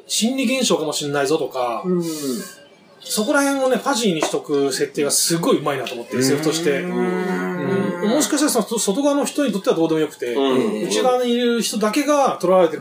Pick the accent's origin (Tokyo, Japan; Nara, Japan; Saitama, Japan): Saitama, Japan; Fukaya; やっぱ俺は深谷出身だから、批判的に見ちゃうんですけど